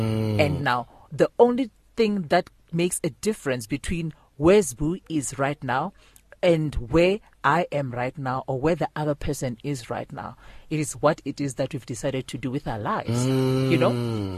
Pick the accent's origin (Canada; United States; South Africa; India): South Africa; Seshego, Limpopo; I grew up in Seshego.